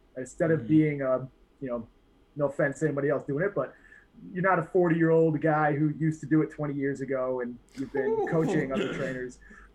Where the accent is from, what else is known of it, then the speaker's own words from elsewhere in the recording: Sycamore, Illinois, United States; So I'm from Sycamore, Illinois. I'm sure nobody's ever heard of it. It's about an hour northwest of Chicago, tiny little farm town.